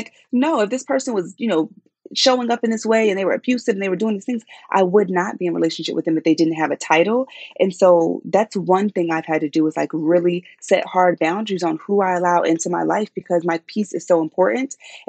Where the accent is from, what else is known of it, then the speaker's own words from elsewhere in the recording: San Diego, California, United States; So y'all, growing up in San Diego, right? It's funny. I remember making phone calls back home, talking to my cousins, my grandparents